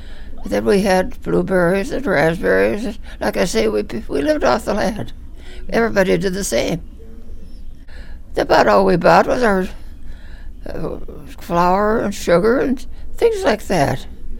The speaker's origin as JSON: {"language": "English", "town": "Moose Valley", "region": "Minnesota", "country": "United States", "tie": "born or raised there", "also_born_or_lived": "Duluth", "said": "I was born in 1908 in Duluth. I was 2 years old when my folks decided to move up here. So we moved up to Moose Valley, you know where that is?"}